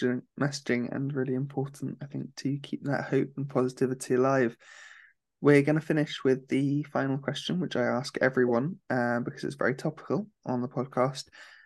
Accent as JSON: {"language": "English", "town": "Reading", "region": "South East England", "country": "United Kingdom", "tie": "born or raised there", "said": "And so I grew up in Reading, which is a really big town."}